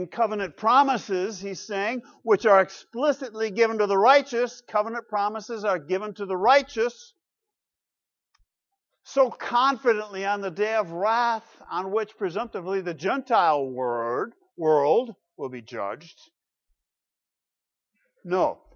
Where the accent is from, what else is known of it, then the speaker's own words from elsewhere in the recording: Grand Rapids, Michigan, United States; Not if you come from Grand Rapids, Michigan, raised there myself as well, where indeed, in my hometown of Grand Rapids, amongst the Dutch Reformed